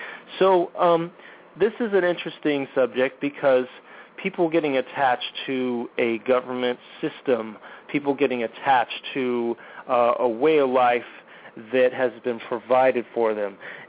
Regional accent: United States; born there; You know, I was born in America, you know, but to me it's just a country.

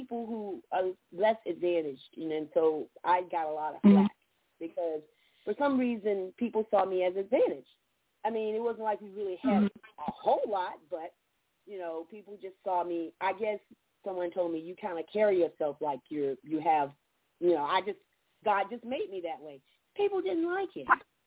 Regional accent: Orlando, Florida, United States; I grew up in Orlando area. 6 years old, we moved to a town. Our address was still Orlando. But we actually live physically in a town, which is the oldest black municipality in the southeastern United States.

